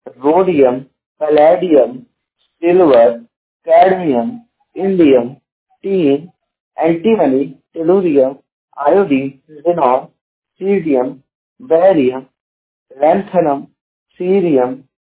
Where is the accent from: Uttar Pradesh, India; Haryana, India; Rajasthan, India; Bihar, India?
Uttar Pradesh, India; Jaunpur; मैं उत्तर प्रदेश के जौनपुर जिले का निवासी हूं